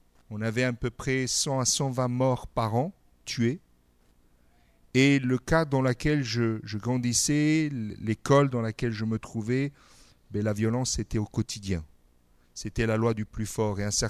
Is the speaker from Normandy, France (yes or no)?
no; Metz, Grand Est, France; born there; je suis né à Metz. Mon papa et ma maman sont d'origine italienne. Et j'ai fêté mon premier mois de vie en Calabre.